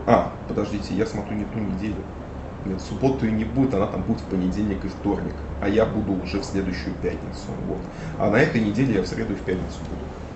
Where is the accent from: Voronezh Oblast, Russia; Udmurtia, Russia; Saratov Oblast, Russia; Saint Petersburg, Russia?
Saint Petersburg, Russia; я родился и прожил в Красносельском районе, который по соседству 15 лет.